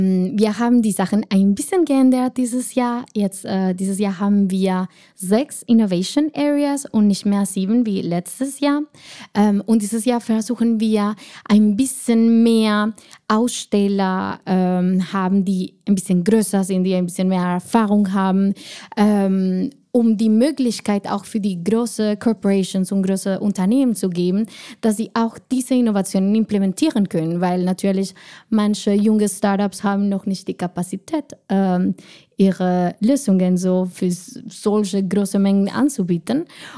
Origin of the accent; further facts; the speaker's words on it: Colombia; German is a second language; now in Germany; Ich komme aus Kolumbien und ich mag es einfach zu glauben, dass ich einfach die Sonne mit mir immer bringe.